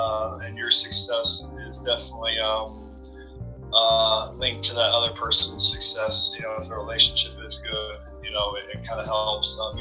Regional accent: Illinois, United States; also born or lived in Chicago; I was born in Chicago, born a Navy base. Both my parents were medics in the Navy. We kind of bounced around for a while before eventually I settled down in Southern Illinois.

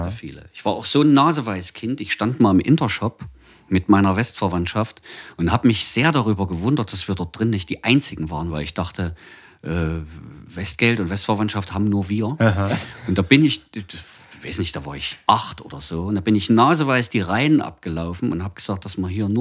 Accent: Berlin, Germany; ich bin aus Berlin, ich habe so sprechen gelernt, wird schon klappen, müsst ihr mir abkaufen.

